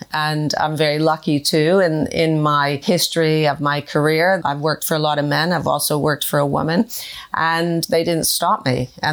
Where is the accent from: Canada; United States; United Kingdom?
Canada; Toronto, Ontario; And I was born and raised in Toronto. And my father was very much a city man. So we lived pretty much in the heart of Toronto.